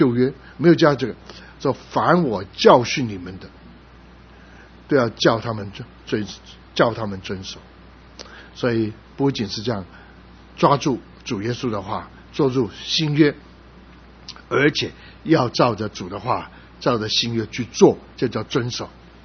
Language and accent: Chinese; Guangdong, China; 我们广东人喜欢喝凉茶